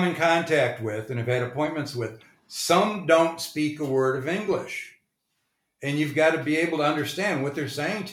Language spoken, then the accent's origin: English; United States; accent: American; she was telling me that I've just about lost all of my American accent when I'm speaking, that I'm now speaking very much like a native.